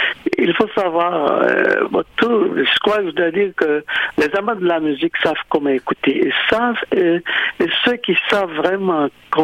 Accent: Haiti; Je sais que je suis haïtien, mais en même temps, je suis un être humain.

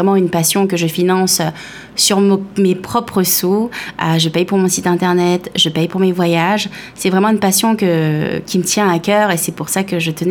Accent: France; now in Fredericton, Canada; ma famille et moi-même, nous avons immigré de France en août 2019 pour le Nouveau-Brunswick et plus précisément pour Fredericton.

